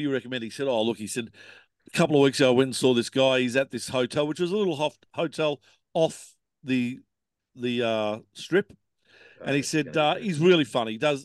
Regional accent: Australia; I said, you don't know me, but I'm from Australia.

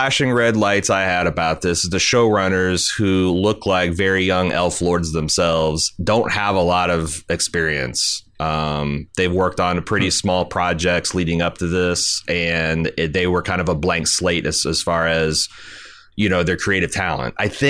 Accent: North Island, New Zealand; I grew up in New Zealand, spent my young years in the rural North Island, and went to university on the South Island, where I studied ecology and earth science and explored damn near the whole country. As a traveled Kiwi

